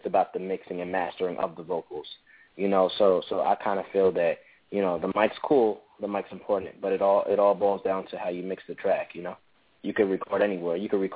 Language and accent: English; Brooklyn, New York, United States; now in Bear, United States; Right now I'm calling in from Bear, Delaware, but I'm from Brooklyn, New York.